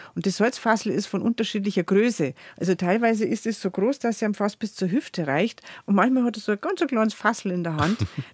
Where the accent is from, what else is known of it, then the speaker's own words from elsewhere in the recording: Bavaria, Germany; accent: Chiemgau dialect; vielleicht passt er sich da an meinen Chiemgauer Dialekt